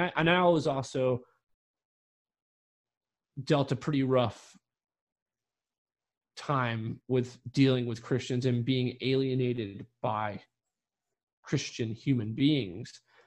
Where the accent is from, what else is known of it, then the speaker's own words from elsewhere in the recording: North Carolina, United States; growing up in North Carolina, it was just kind of like a cultural lifestyle that I saw